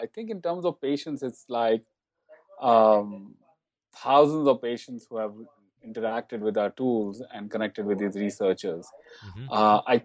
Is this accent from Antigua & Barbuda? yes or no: no; Patna, Bihar, India; English is a second language; now in United States; I'm originally from India. I mean, originally from Patna, Bihar.